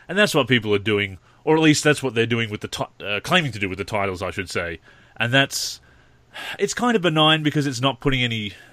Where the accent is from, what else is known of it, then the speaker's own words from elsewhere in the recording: Australia; which, of course, we are very biased towards being Australian ourselves.